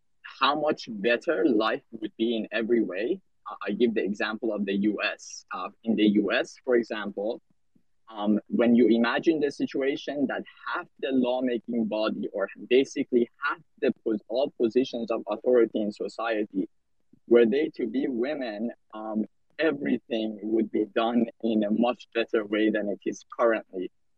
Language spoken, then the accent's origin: English; Iran; I grew up in Iran and I grew up in a minority religion called the Baha'i Faith.